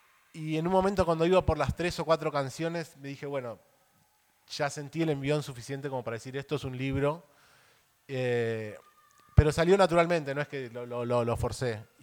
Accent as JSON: {"language": "Spanish", "country": "Argentina", "moved": "as an adult", "lives_now": "Montevideo, Uruguay", "said": "yo nací en el 77 y me fui hace como 20 años a Montevideo."}